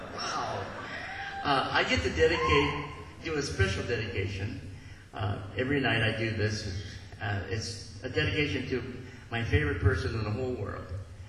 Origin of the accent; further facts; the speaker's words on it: Hawaii, United States; You know, since you already know I'm from Hawaii, how about everybody give me a big aloha?